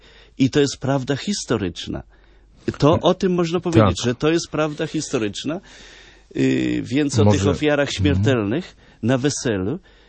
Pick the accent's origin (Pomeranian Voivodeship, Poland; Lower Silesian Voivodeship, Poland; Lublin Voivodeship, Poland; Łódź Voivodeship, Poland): Lublin Voivodeship, Poland; pozdrawiamy i całą Lubelszczyznę, moją małą ojczyznę